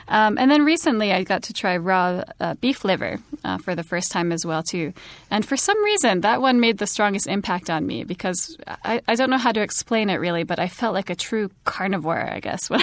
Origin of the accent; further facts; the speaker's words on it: United States; moved away as an adult; now in Japan; Growing up in the States, eating raw meat really isn't a common thing to do.